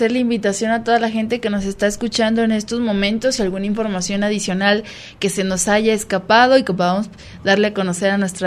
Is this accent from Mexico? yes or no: yes; Mexico; estas actividades que nos dan identidad como mexicanos